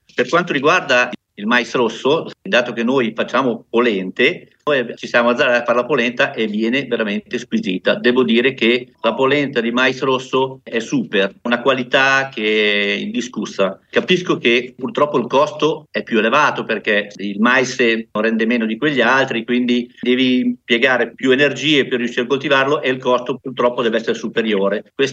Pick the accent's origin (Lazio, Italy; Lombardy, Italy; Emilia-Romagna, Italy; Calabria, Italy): Emilia-Romagna, Italy; Qualto; nel mio paese, nella mia comunità, che si chiama Qualto, ed è nel comune di San Benedetto Val di Sambro, un comune limitrofo a quello di Castiglione dei Pepoli